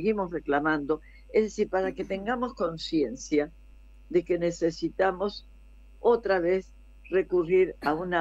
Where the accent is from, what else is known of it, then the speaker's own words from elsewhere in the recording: Argentina; recuperar la identidad de nosotros como argentinos